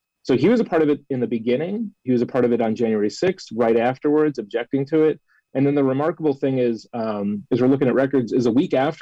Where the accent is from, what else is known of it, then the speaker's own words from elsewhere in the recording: United States; You do not get any, in my book, as an American, as somebody who's proud to be an American, trying to overthrow our democratic republic